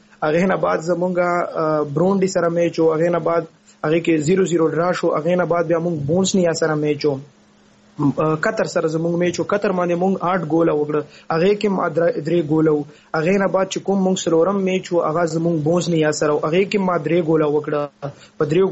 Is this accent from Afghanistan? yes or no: no; Khyber Pakhtunkhwa, Pakistan; زه د خیبر ایجنسی نه یم